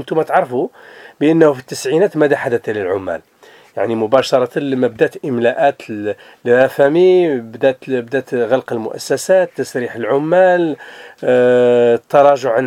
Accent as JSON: {"language": "Arabic", "country": "Algeria", "said": "كان من واجبنا كجزائريين أننا نعيش في إطار هذا التنوع"}